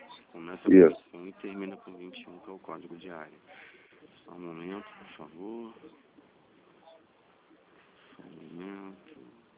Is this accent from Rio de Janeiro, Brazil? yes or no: yes; Rio de Janeiro, Brazil; No caso, eu sou daqui do Rio de Janeiro.